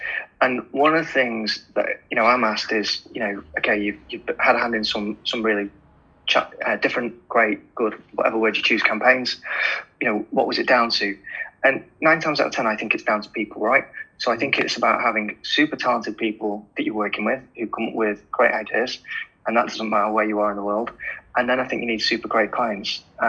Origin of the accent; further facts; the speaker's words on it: Manchester, North West England, United Kingdom; maybe it helps because I'm from Manchester